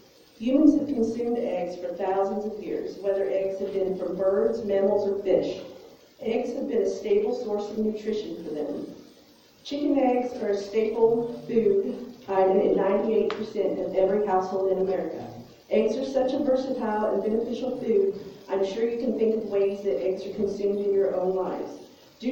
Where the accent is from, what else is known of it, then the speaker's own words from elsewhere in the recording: Vincennes, Indiana, United States; I was born and raised in Vincennes.